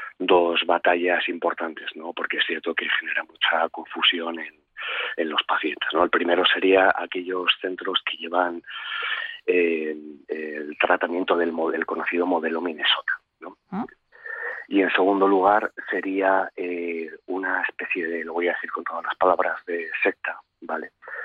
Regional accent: La Rioja, Spain; Yo soy de La Rioja, uh-huh, primo hermano vuestro

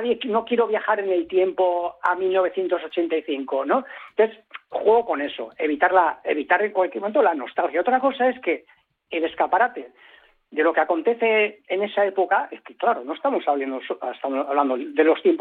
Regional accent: Vigo, Galicia, Spain; born there; now in Basque Country, Spain; Yo soy gallego, o sea, yo nací en Vigo, mis padres son gallegos, yo vine aquí, yo me integré aquí y no me resulta contradictorio decir siempre que tengo doble nacionalidad, la gallega de nacimiento y la vasca de adopción.

